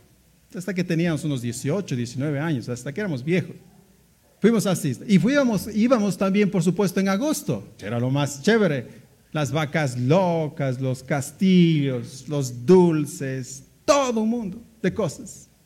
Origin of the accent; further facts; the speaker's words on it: Loja, Ecuador; Yo soy de Loja.